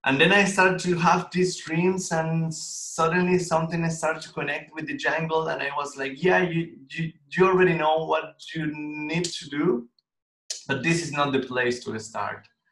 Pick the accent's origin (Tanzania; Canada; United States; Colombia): Colombia; moved away as an adult; now in Vienna, Austria; yeah, I'm from Colombia. I'm born and raised there. But for 1 year, I've been living here in Europe, in Vienna. And right now, I'm based in Vienna.